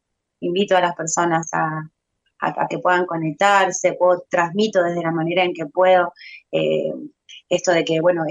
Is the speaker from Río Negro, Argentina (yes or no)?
yes; Bariloche, Río Negro, Argentina; somos de Bariloche, pero estuvimos en ese momento en Buenos Aires.